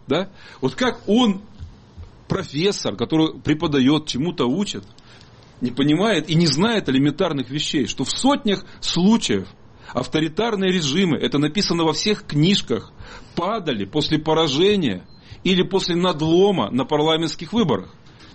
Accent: Altai Krai, Russia; в том числе для моей малой родины, для Алтайского края

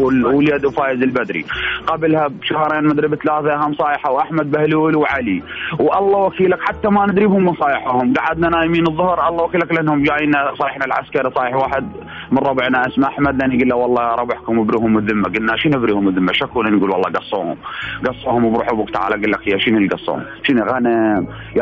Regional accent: Iraq; يعني هم اخوتكم احنا عراقيين وهم واحد

